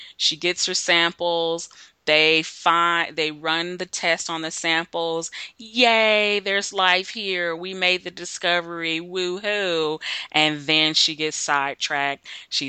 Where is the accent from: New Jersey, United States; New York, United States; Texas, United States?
Texas, United States; Houston; I was raised in Houston. We have a huge NASA culture there, and everything is about space.